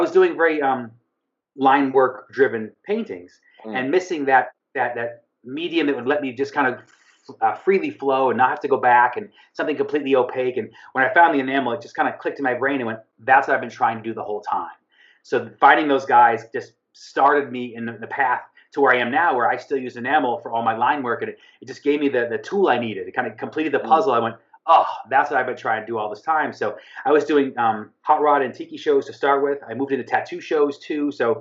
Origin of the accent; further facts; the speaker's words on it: East Coast, United States; And that I didn't know growing up on the East Coast.